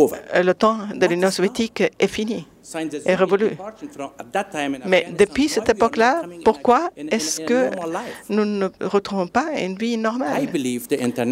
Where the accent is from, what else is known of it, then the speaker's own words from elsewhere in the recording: Afghanistan; Je viens d'Afghanistan